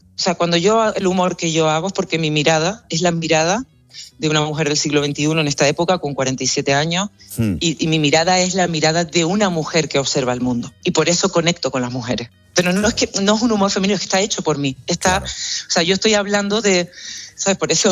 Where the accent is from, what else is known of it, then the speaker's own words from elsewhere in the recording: El Paso, Canary Islands, Spain; ¿y si Woody Allen hubiera nacido en El Paso, que es donde mi pueblo, en La Palma?